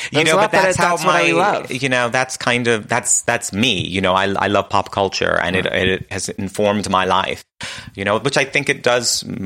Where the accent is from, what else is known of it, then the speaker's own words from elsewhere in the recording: Queens, New York, United States; You know, I'm from Queens.